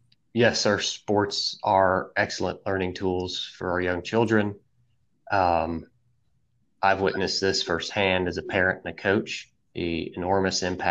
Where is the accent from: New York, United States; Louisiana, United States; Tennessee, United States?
Tennessee, United States; Signal Mountain; I grew up on Signal Mountain longer ago than I'd care to admit.